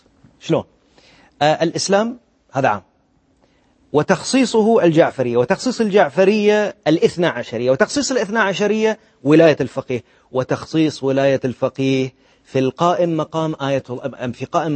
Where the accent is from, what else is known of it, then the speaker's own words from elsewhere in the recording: Bahrain; عيسى قاسم موجود عندنا في البحرين